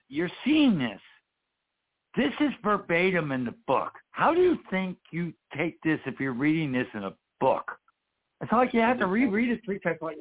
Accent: Bradford, Pennsylvania, United States; Oh, by the way, that's a Zippo, my hometown. Shout out to Bradford.

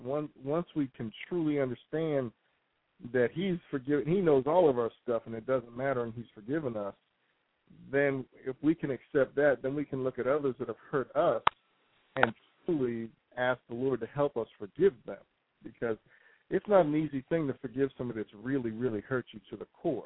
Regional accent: New York, United States; The way I grew up in New York, if somebody hurt you, you hurt them back harder so they won't do it again.

